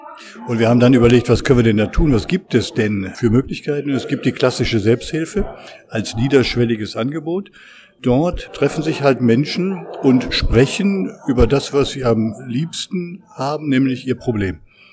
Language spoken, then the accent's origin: German; Neuss, North Rhine-Westphalia, Germany; ich komme aus dem Rheinland, aus Neuss in der Nähe von Düsseldorf.